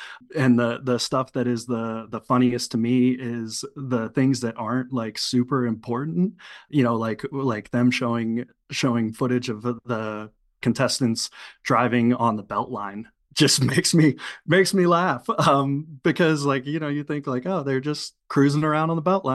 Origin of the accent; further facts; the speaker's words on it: Clearwater, Florida, United States; now in Wisconsin, United States; I'm actually not from Wisconsin. I'm a transplant. So I grew up down in Clearwater, Florida, and throughout my life have slowly been making my way north.